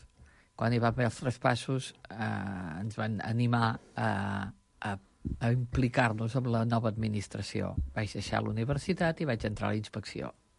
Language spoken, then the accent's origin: Catalan; Banyoles, Catalonia, Spain; Soc filla de Banyoles. Sí, sí.